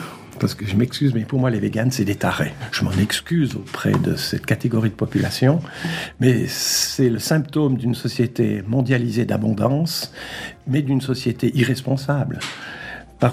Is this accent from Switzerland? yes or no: yes; Valais, Switzerland; now in Jura, Switzerland; J'ai essayé de postuler en Valais, mon pays d'origine.